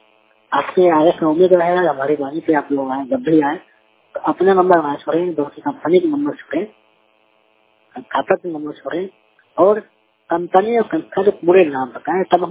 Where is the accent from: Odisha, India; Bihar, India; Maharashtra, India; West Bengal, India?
Bihar, India; Begusarai; जिला बेगूसराय बिहार के रहने वाला हूँ।